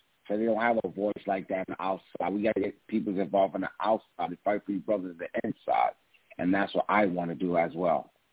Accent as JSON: {"language": "English", "town": "Queens", "region": "New York", "country": "United States", "said": "I'm from Queens, New York."}